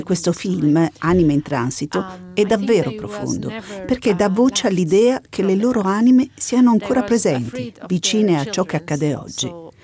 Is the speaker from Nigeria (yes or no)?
no; Iraq; lo sguardo tornava inevitabilmente alla mia terra natale, l'Iraq.